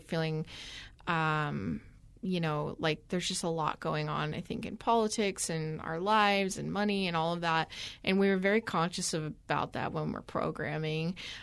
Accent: Templeton, California, United States; also born or lived in San Francisco / Australia; I grew up here locally in Templeton, and I wanted to be a filmmaker. And I actually said to myself that I would never come back to this area. And I moved away. I lived in San Francisco, and I also lived in Australia for a long time.

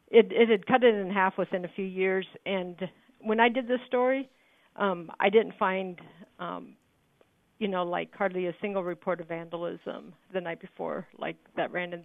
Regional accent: Des Moines, Iowa, United States; Yeah, I grew up in Des Moines, so I always thought everyone did this.

